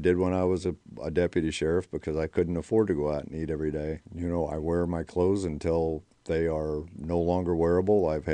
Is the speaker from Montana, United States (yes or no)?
no; Ste. Genevieve, Missouri, United States; I'm from St. Genevieve. Lived in St. Genevieve probably for about the last 40 years now.